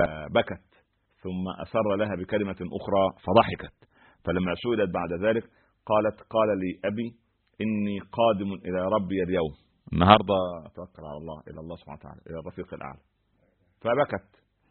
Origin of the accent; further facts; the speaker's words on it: Egypt; عندنا في مصر يقول لك إيه زي أم العروسة فاضية ومشغولة